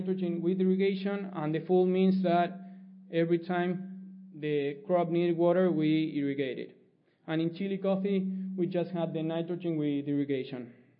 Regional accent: Argentina; English is a second language; I'm from Argentina, that's where my accent is from.

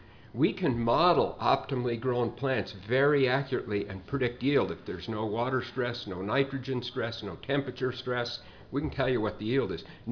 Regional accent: Utah, United States; So you have to wonder why a guy, I'm from Utah State University, why a guy from Utah is out here talking about cotton.

